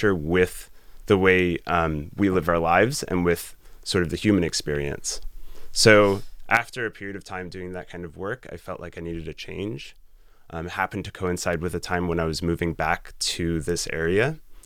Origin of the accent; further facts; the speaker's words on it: Esopus, New York, United States; I would say the root of it all was growing up in Esopus and just hanging out in the woods there.